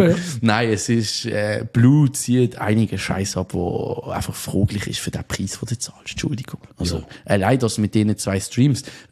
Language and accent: German; Switzerland; uns als Schweizer